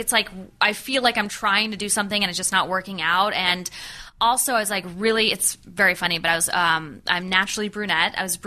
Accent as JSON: {"language": "English", "region": "New York", "country": "United States", "said": "And I'm from New York, and like, I've done"}